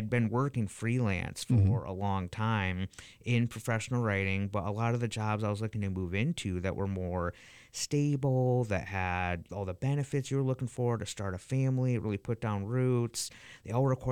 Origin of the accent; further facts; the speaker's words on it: Lansing, Michigan, United States; I'm born and raised in Lansing